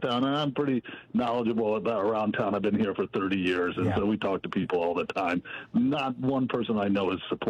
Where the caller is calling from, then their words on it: Vacaville, California, United States; I'm calling from Vacaville, California. It's in Solano County.